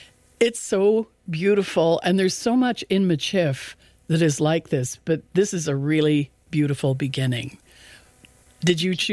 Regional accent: Ottawa, Ontario, Canada; And I think I came from Ottawa, Algonquin territory

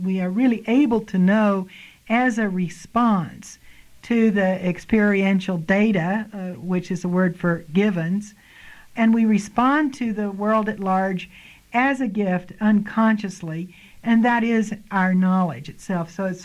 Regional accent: Corpus Christi, Texas, United States; I was born in Corpus Christi, Texas, from a wealthy family, which actually got wealthier as I grew up.

